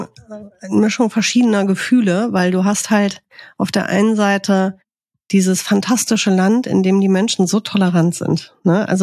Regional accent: France; German is a second language; now in Germany; wenn ich in mein Heimatland Frankreich fahre, furchtbar, kannst ja nirgendwo mit Hunden hingehen

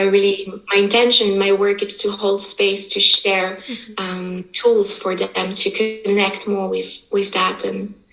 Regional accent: Switzerland; So I grew up here in Switzerland, and my father raised me.

